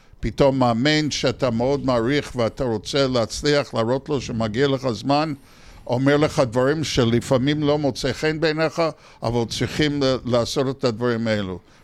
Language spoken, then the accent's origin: Hebrew; New York, United States; now in Israel; ואני גדלתי בניו יורק